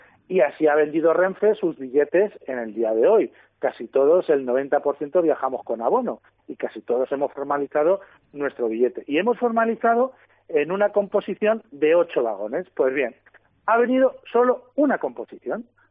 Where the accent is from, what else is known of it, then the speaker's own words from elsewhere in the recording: Daimiel, Castilla-La Mancha, Spain; yo soy de Daimiel y voy todos los días a Ciudad Real a coger el Avant